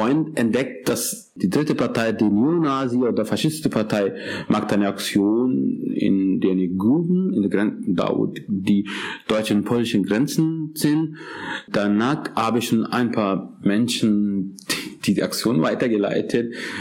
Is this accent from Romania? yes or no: no; Pakistan; German is a second language; Ich komme übrigens aus Pakistan.